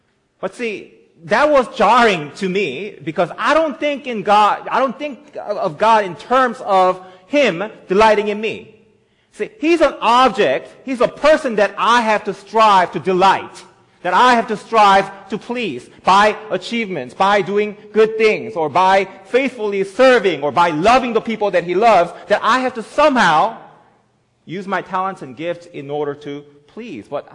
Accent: South Korea; So I grew up in South Korea

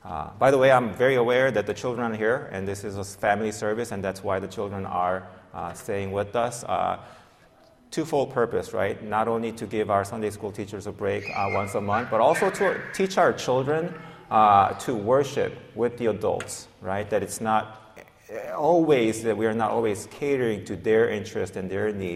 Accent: South Korea; English is a second language; because I grew up in South Korea.

